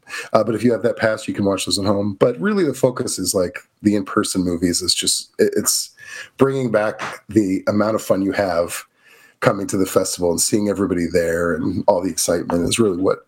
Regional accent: Missouri, United States; moved away; This is one of the reasons I'm originally from Missouri.

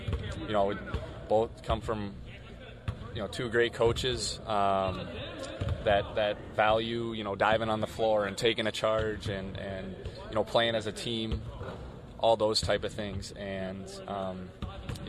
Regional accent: Minnesota, United States; You know, and I grew up in Minnesota, so watching Big Ten basketball, like, that was every night, you know, it was on.

